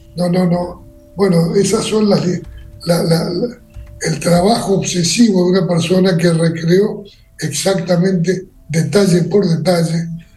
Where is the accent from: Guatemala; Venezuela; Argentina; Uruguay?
Uruguay; nosotros somos uruguayos, ustedes son argentinos